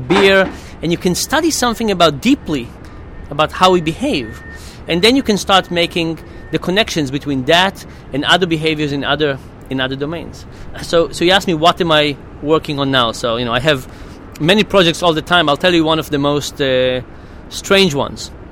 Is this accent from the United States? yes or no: no; Israel; accent: Israeli; English is a second language; Now, I'm Israeli, of course, by my accent, you can tell.